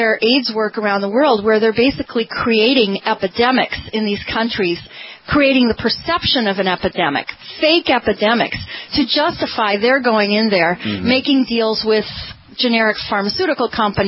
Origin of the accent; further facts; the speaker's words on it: Port Huron, Michigan, United States; But we have a lot of cancer in Port Huron. And it happens to be my hometown. And I moved back there.